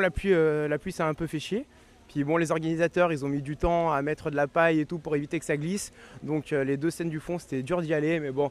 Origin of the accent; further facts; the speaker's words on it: Lyon, Auvergne-Rhône-Alpes, France; Alors moi là je vais au camping, donc nous on est lyonnais.